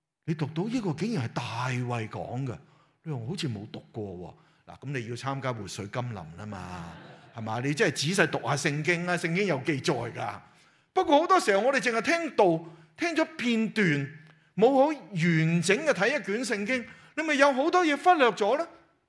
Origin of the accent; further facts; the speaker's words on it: Hong Kong; 就好似我哋香港人食咗半粒荔枝嗰种嘅感觉